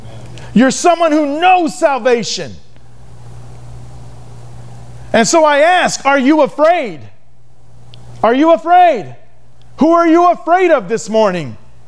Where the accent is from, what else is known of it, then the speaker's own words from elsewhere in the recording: United States; I think about America, a nation I love. I thank God that I am an American.